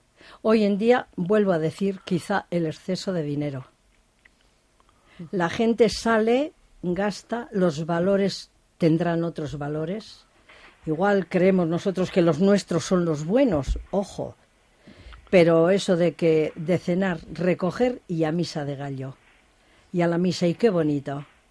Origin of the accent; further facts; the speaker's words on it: Basauri, Basque Country, Spain; En las casas aquí era en Basauri, yo soy de Basauri, entonces el olor de la casa de Navidad era la compota.